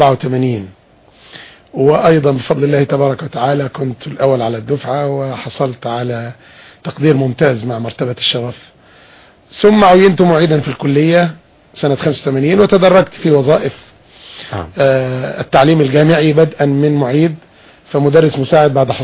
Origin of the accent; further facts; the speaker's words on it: Dakahlia, Egypt; born there; أنا من مواليد محافظة الدقهلية.